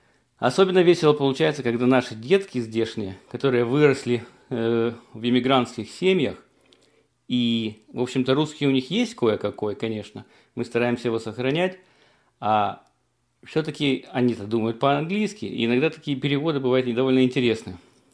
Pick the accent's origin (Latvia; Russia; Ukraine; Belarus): Ukraine; я вырос на классиках в Украине